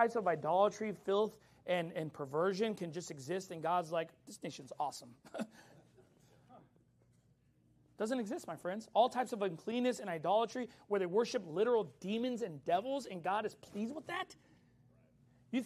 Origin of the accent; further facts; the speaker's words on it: United States; But you give me a choice, America. Amen. You know, my country. I'm American all the way at that point.